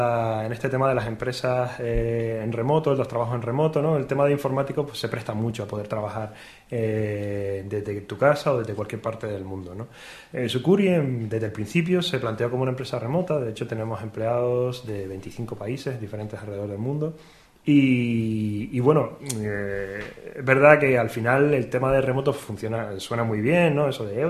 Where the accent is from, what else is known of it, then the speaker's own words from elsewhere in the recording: Canary Islands, Spain; moved away; Yo soy de Canarias, de la isla de Gran Canaria, y bueno, ha cuadrado que ahora por circunstancias pues me he venido por aquí, también un poco para vivir un poco la experiencia de estar en la península, no estar tan aislado en las islas.